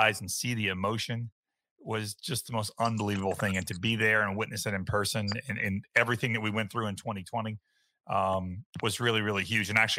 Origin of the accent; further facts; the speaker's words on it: North Carolina, United States; born there; I was born in North Carolina as well. So I grew up a Tar Heels fan.